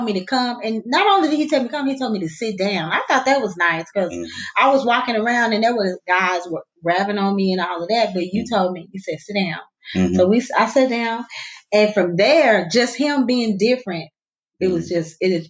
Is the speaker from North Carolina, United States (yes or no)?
no; Texas, United States; my husband being from New York and I'm being from Texas.